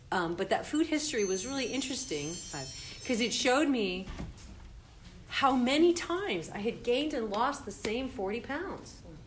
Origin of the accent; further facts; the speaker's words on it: Berkeley, California, United States; So I grew up in Berkeley, and I didn't wear my shoes or brush my hair until I was about 12